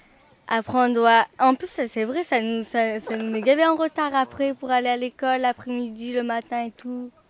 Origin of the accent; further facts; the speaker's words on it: Lormont, Nouvelle-Aquitaine, France; born there; Je suis née à Lormont, j'ai 11 ans. Mon quartier, c'est Lormont.